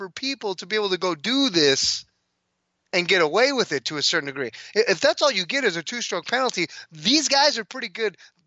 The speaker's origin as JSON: {"language": "English", "country": "United States", "said": "And as an American, you know, to be able to win this thing as a father or having your father in the crowd, it's special."}